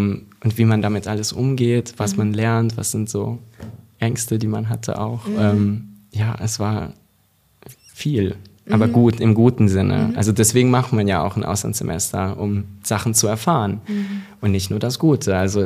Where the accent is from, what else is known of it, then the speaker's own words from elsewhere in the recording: Hungary; moved away; So, ich bin aus Ungarn gegangen und ich dachte so, okay, ich gehe dann nicht mehr zurück